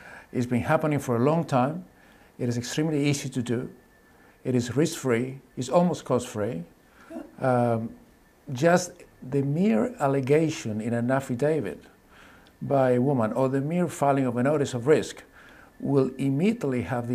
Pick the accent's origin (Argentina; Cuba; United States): Argentina; moved away as an adult; now in New Zealand; I grew up in Argentina. I arrived in New Zealand in 1990.